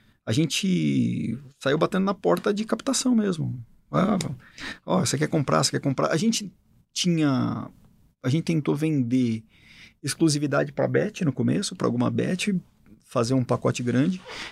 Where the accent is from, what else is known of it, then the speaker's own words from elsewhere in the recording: Guarulhos, São Paulo, Brazil; Eu sou lá de Guarulhos, Capelo, já te falei isso, eu sou lá da Zona Leste